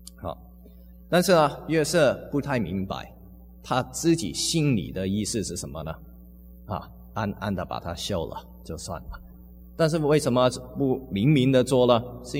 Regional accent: United States; 所以我们美国人都很清楚啊

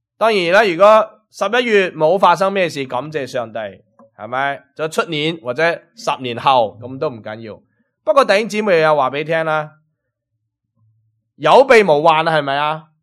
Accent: China; 而且今次系我哋中国人嘅地方地震，系我哋中国人自己嘅同胞，自己嘅民族啊。

